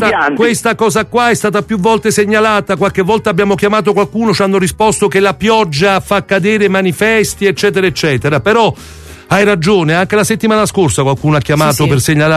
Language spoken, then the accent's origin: Italian; Naples, Campania, Italy; Io da napoletano sono obbligato.